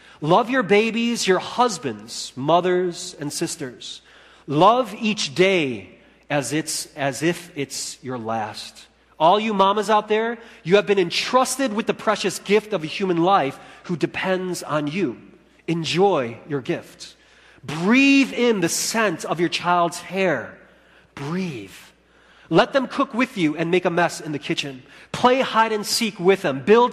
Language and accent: English; United States; Unfortunately, it is connected to the U.S., my home country